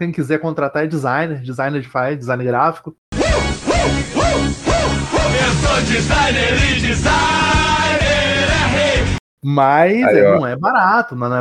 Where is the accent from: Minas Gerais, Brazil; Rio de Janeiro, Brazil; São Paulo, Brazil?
Rio de Janeiro, Brazil; Campos dos Goytacazes; eu sou do interior do Rio, né? Bem pro alto, lá quase perto do Espírito Santo.